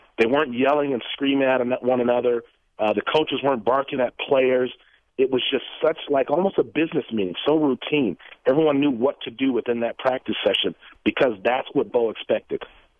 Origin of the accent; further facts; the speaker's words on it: Wisconsin, United States; And I grew up in Wisconsin